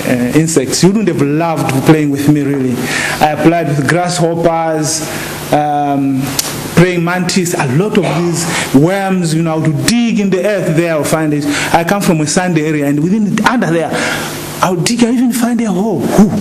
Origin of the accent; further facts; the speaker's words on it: Zambia; I told him, I'm from Zambia.